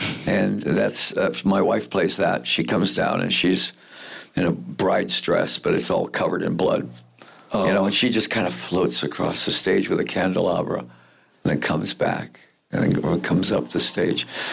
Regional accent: Detroit, Michigan, United States; when they found out I was from Detroit, then we fit right

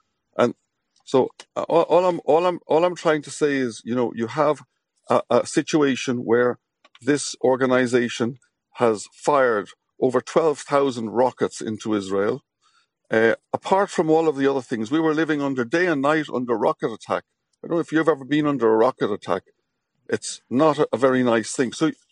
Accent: Ireland; we in Ireland, I'm still Irish

